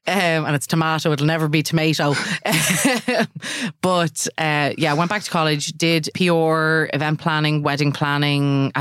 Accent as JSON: {"language": "English", "country": "Ireland", "lives_now": "New York, United States", "said": "Long story short, as us Irish like to say after we've told a very long story"}